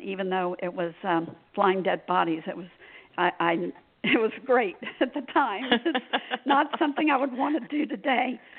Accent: Fort Myers, Florida, United States; born there; moved away as an adult; I was born in Fort Myers, Florida, and I left Fort Myers in 1970 to attend Texas Christian University in Fort Worth, Texas.

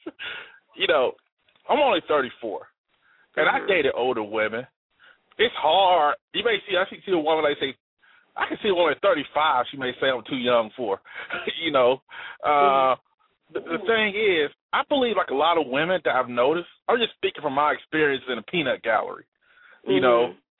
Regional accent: Alabama, United States; now in Phoenix, United States; I'm from Alabama, but hey, I live in Phoenix.

